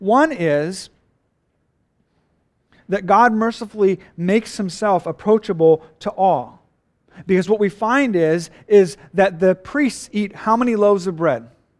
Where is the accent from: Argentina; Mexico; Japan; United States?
Japan; the culture I grew up in Japan, where the meal was a time in which you would literally fellowship and spend time together.